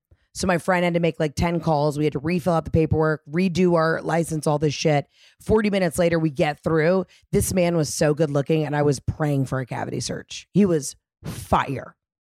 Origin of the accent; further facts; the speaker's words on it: Boston, Massachusetts, United States; born there; So in 1947, when I came into the world, I was born in Boston, Massachusetts. My father was a plasterer.